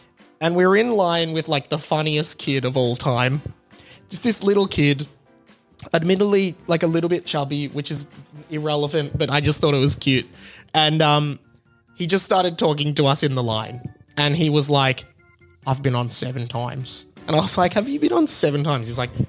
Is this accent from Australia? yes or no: yes; Melbourne, Victoria, Australia; my accent is from Melbourne in Australia where I live.